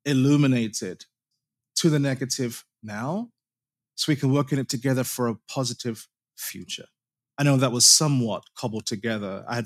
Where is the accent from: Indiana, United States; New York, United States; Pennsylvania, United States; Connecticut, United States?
New York, United States; also born or lived in London, United Kingdom; growing up in New York and London and in West End theater